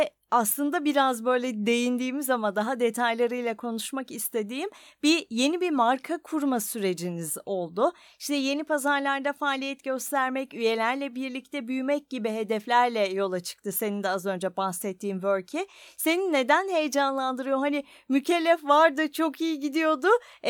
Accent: Ankara, Turkey; Bir Ankaralı olarak çok sevindim öncelikle.

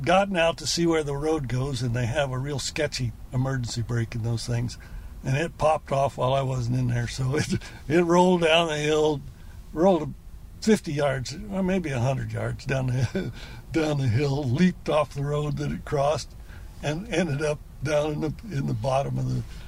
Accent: Ohio, United States; Well, I grew up in Ohio, rural Ohio

